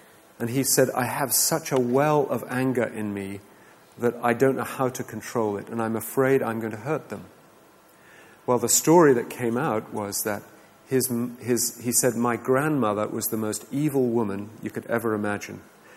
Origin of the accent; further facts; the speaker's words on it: England, United Kingdom; And being an Englishman, I didn't know a whole lot about the Vietnam War